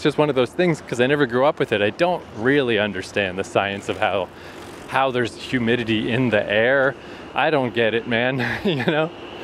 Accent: Eastern Canada, Canada; I just have never lived in an environment super humid like this. So when I grew up in Eastern Canada

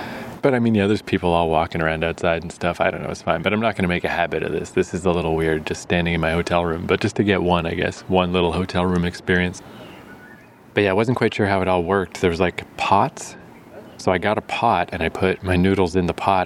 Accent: Canada; and I was like, yeah, Canada, man, I'm from Canada.

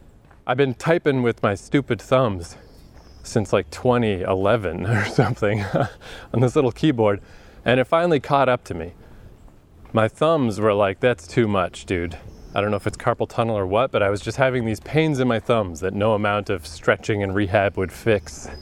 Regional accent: Atlantic Canada, Canada; while I'm here in my hometown, every fucking year, this is like the third year, I guess, the mosquito population in Atlantic Canada is bananas.

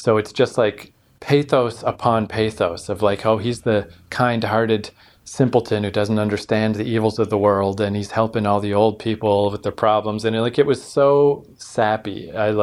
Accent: Canada; I just wasn't aware of it as a Canadian.

